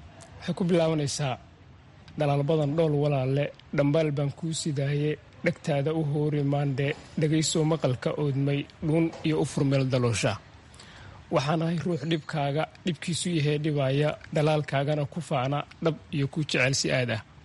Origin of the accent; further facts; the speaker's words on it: Ceel Guduud, Gedo, Somalia; born there; ana waxaan ku dhashay meel yiraahdo Ceelguduud oo ku taala gobolka Gedo, waa tuulo.